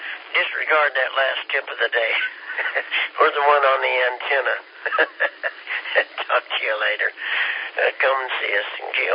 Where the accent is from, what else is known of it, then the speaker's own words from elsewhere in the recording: Kansas, United States; And I'm from Kansas, so we're a little slow.